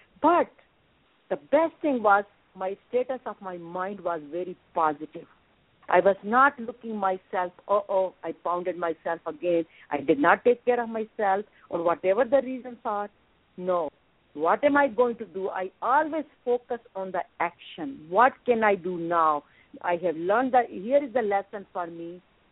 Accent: India; English is a second language; even I grew up in India

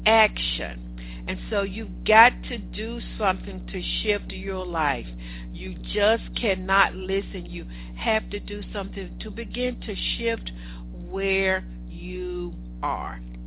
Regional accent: the South, United States; accent: southern; excuse my southern accent, they ain't making no money.

